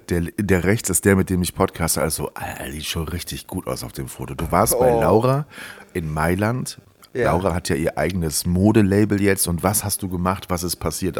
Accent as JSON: {"language": "German", "region": "Rhineland", "country": "Germany", "tie": "born there", "said": "ich komme ja aus dem Rheinland gebürtig"}